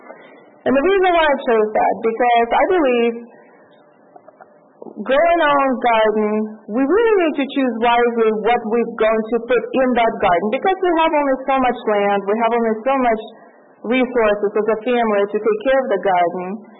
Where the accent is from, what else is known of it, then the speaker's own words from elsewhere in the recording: Russia; I'm from Russia, and we enjoy raspberries and strawberries pest-free because nothing survives over there, and pests don't survive.